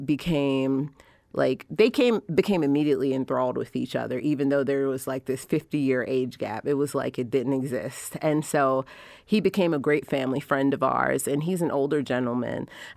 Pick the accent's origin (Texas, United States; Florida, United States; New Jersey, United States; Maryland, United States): Maryland, United States; Baltimore; I'm from Baltimore, I'm from the city, I'm a city girl